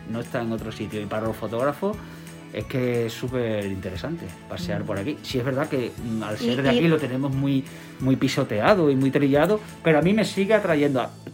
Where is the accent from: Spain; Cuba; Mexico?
Spain; Badajoz, Extremadura; como buen pacense o como buen extremeño